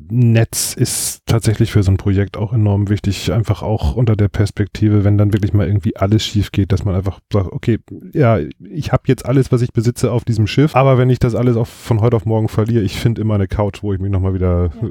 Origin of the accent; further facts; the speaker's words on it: Croatia; Ich komme aus Kroatien.